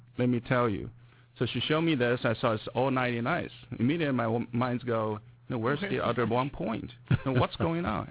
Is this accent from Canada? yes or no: no; Southwest China, China; Southwest. So if you look at North Carolina, it's more like Beijing. My hometown would be something like Phoenix, Arizona.